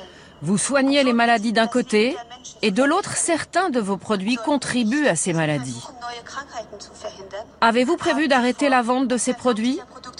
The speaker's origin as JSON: {"language": "French", "country": "France", "said": "je viens de France, je suis actionnaire de Bayer."}